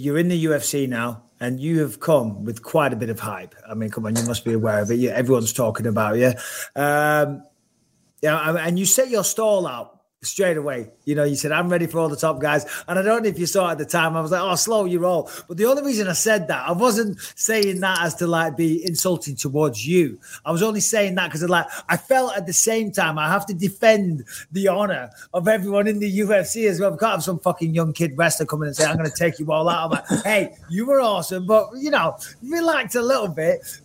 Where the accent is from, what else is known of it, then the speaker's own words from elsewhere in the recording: United Kingdom; 10 times more about wrestling than I'll ever dream of knowing, being a Brit.